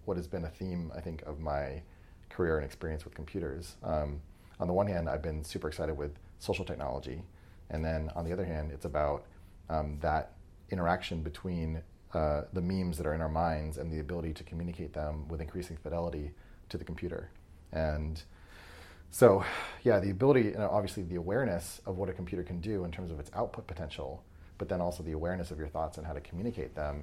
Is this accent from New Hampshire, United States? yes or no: yes; New Hampshire, United States; I grew up in New Hampshire.